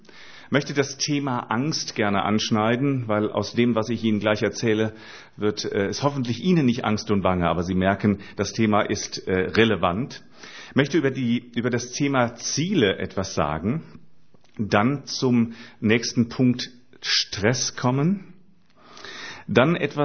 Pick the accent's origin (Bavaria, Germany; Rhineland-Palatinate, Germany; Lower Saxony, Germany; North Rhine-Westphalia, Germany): Rhineland-Palatinate, Germany; born there; Und ich komme ursprünglich mehr aus dem Rheinland. Geboren bin ich im Hunsrück.